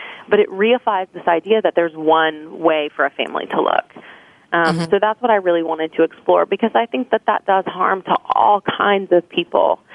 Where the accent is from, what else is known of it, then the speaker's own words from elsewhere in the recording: Memphis, Tennessee, United States; I grew up in Memphis, Tennessee. I'm first-generation Indian immigrant, and so that was an interesting experience.